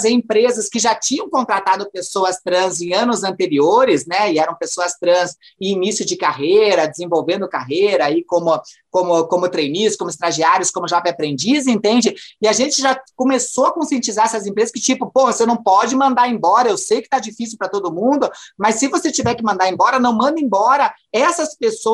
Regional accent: Curitiba, Paraná, Brazil; now in São Paulo, Brazil; eu sou de Curitiba, nasci lá, né? Eu dei um hello mundo em Curitiba, né? E foi isso, né? Então, eu sou de Curitiba, moro há 4 anos em São Paulo

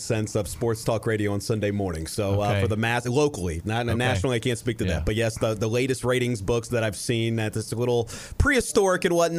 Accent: Louisville, Kentucky, United States; So I'm a lifelong Louisvillian.

